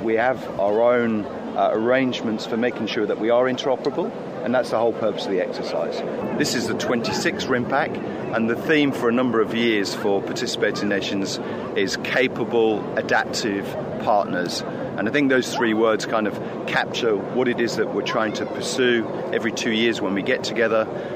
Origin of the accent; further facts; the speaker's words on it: Australia; I'm an Australian naval officer.